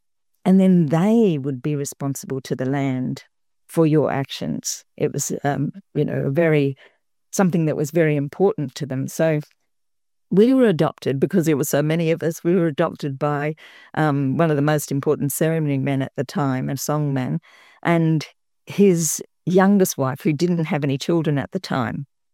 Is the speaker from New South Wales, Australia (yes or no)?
no; Darwin, Northern Territory, Australia; born there; No, I was born in Darwin